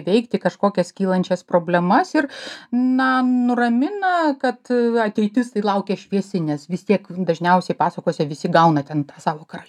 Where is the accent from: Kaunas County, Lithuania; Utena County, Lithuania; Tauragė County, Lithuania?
Utena County, Lithuania; Giedraičiai; also born or lived in Vilnius; gimusi su Molėtų rajone, Giedraičių parapijoje, na, tokia va, visai greta prie Vilniaus rajono. Bet visada juokauju, kad įkvėpiau oro ir dangų pamačiau turbūt Vilniuje